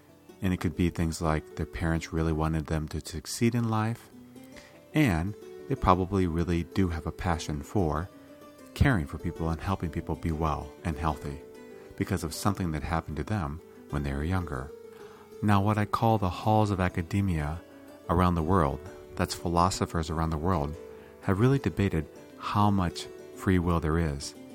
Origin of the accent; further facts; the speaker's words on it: Iowa, United States; I grew up in Iowa, as many of you know, and in Iowa, there's a tendency